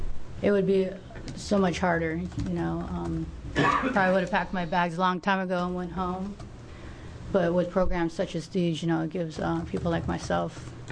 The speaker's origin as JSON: {"language": "English", "town": "Klamath Falls", "region": "Oregon", "country": "United States", "lives_now": "Portland, United States", "said": "I'm originally from Klamath Falls, Oregon. I'm a Klamath tribal member."}